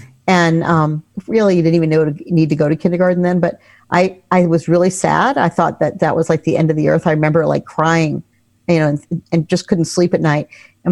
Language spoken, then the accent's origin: English; Miami, Florida, United States; I grew up in Miami. It wasn't integrated when I first went to school